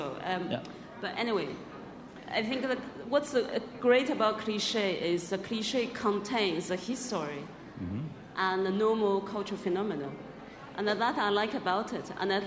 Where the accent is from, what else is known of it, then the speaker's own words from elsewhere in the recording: China; English is a second language; when I grew up in China, I think Chinese literature is very serious.